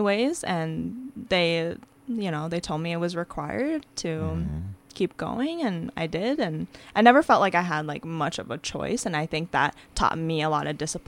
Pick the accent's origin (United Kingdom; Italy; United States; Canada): United States; Faribault, Minnesota; now in Northfield, United States; So I grew up in Faribault, Minnesota. I was born and raised there.